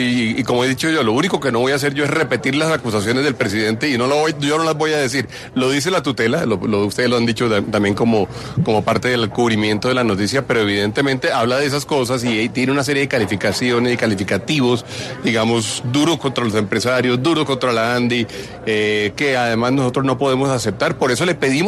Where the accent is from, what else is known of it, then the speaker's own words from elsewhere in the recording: Colombia; es el momento en el cual tenemos como colombianos verdaderamente que sacarle lo máximo a los cerebros